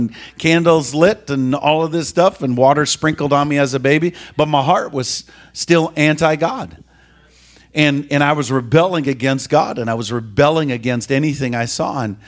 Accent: Minnesota, United States; You know, I grew up in Minnesota, so we have a saying in Minnesota, there's more Lutherans than people.

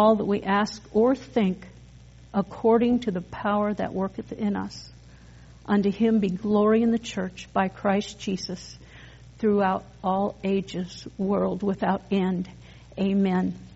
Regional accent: Culver, Indiana, United States; I grew up on a farm northwest of Culver, and we had green tractors, Danny.

